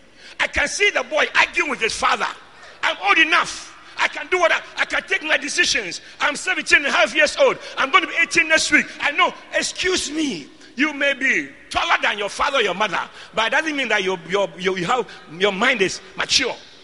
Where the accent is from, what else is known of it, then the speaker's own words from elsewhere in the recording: Winneba, Central Region, Ghana; I come from Winneba.